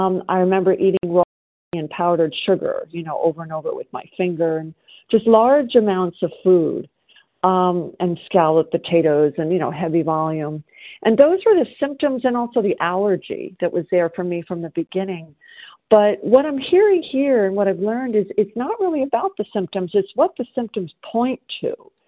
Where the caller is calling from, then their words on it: South Carolina, United States; I am a grateful recovered compulsive overeater, and I'm calling from South Carolina.